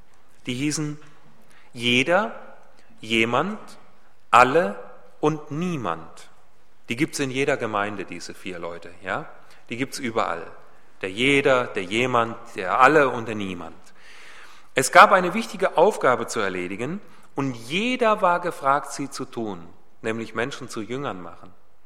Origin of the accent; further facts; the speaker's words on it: Hünfeld, Hesse, Germany; Auch bei uns in Hünfeld, wo ich herkomme, Chickenfield, wie manche sagen